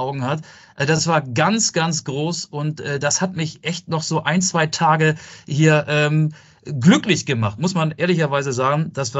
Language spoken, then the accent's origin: German; Germany; nee, wir sind keine Südkoreaner, wir sind Deutsche. Und die wissen jetzt dank uns, wie Menschen in Deutschland aussehen oder zumindest einige aussehen, die aus Deutschland kommen.